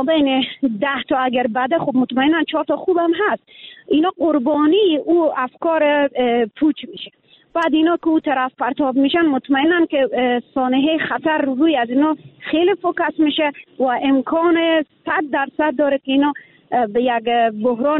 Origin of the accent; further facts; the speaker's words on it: Afghanistan; now in Iran; به عنوان یک افغان، همیشه دفاع کردم از وطن خود